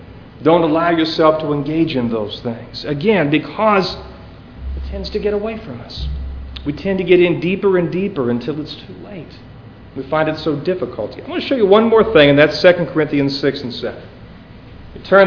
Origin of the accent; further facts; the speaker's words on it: West Virginia, United States; I always think about where I grew up in West Virginia, right along the Ohio River.